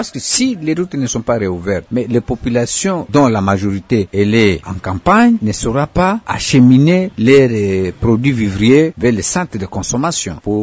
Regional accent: Kailo, Maniema, DR Congo; Par exemple, chez moi, au Kailo

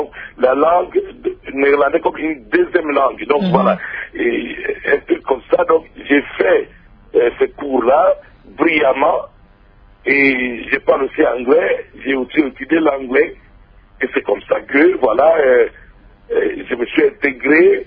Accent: Angola; comme je viens de l'Angola, on devait couper la jambe

